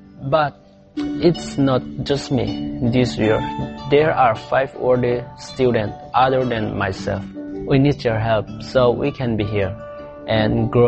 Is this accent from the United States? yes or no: no; Champhai, Mizoram, India; born there; this is my story. I was born in Mizoram, India, in the town of Champai. I was the oldest of my 5 siblings, 3 brothers and 1 sister.